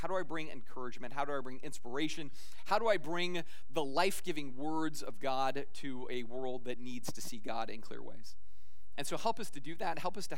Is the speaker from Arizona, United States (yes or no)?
yes; Arizona, United States; I grew up in Arizona. I know what waterless living is like.